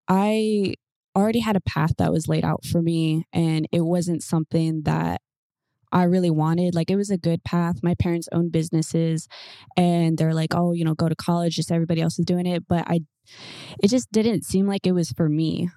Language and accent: English; California, United States; I'm originally from California, actually, Southern California.